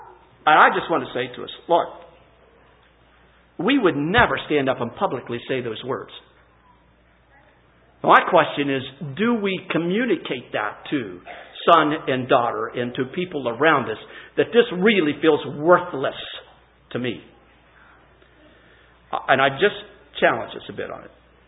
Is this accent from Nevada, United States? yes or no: no; Chambersburg, Pennsylvania, United States; growing up in the Chambersburg area, and George Brunk came there to Franklin County, set up a tent.